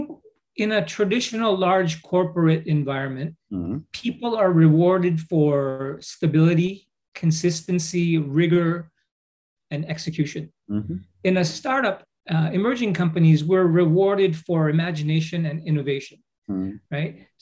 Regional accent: Japan; so I was born and raised in Japan.

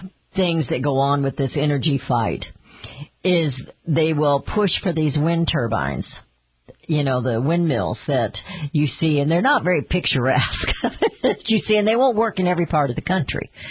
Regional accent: Kansas City, United States; I grew up in the Kansas City area, so it's not like I'm just a farm girl, but I'll tell you what, I'm in farm country

